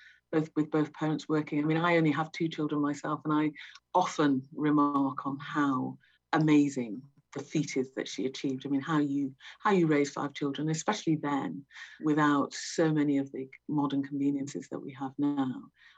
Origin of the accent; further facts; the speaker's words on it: Blackburn, North West England, United Kingdom; born there; I was born in Blackburn in Lancashire, which … fans may recognise from the Holes.